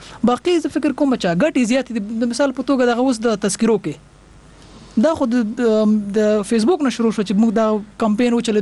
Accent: Kabul, Afghanistan; born there; په خیرخانه کې پیدا شوم

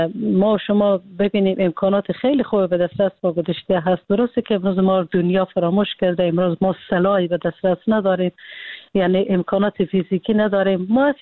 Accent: Afghanistan; moved away; ما افغانا

